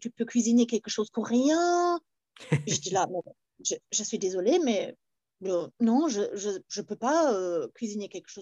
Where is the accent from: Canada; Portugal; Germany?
Germany; Berlin; also born or lived in Pau, France; en Allemagne, à Berlin, je me sens quand même allemand. Il n'y a personne qui me demandait, oh, tu viens d'où ou quelque chose, parce que je parle quand même allemand comme une Allemande, et on